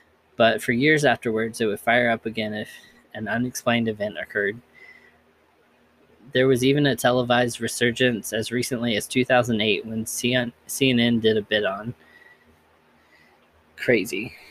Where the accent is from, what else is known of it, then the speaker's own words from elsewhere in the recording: Kentucky, United States; I grew up in Kentucky and heard about the Kelly Green Men, aka the Hopkinsville Goblins.